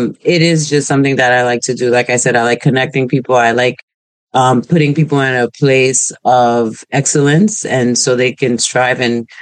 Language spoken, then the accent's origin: English; United States; born there; I'm first generation Haitian. Okay. So I was born in America. So I speak Creole, but I speak English.